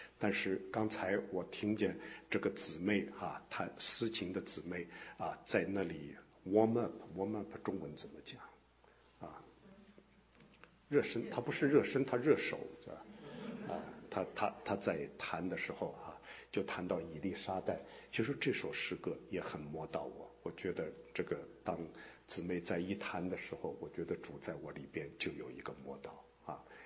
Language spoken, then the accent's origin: Chinese; Shanghai, China; moved away as an adult; now in United States; 我是上海人啊，我是1990年到美国的。